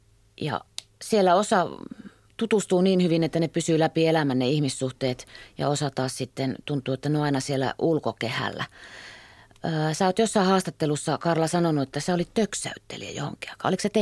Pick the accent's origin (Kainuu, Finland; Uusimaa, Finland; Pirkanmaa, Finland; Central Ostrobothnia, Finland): Central Ostrobothnia, Finland; Mä oon itse Keski-Pohjanmaalta kotosi ja muutin tuonne Savon suuntaan